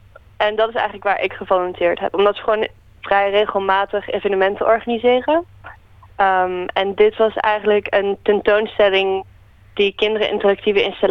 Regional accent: Amsterdam, North Holland, Netherlands; ik ben van Amsterdam en daar zie je dat gewoon niet al te veel

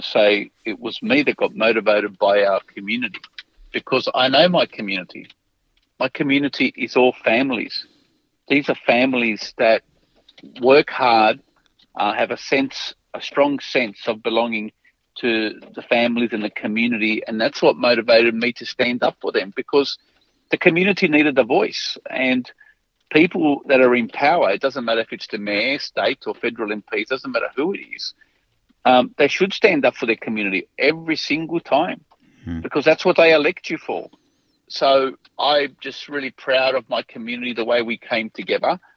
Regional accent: Fairfield, United States; born there; I was born in Fairfield and I love the community and the area where we live

